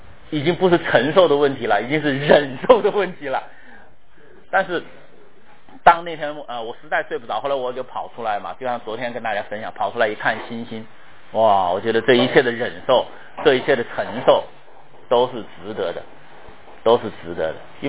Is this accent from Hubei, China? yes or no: yes; Wuhan, Hubei, China; 因为我就是武汉人，我就是从小在热的环境中长大的啊。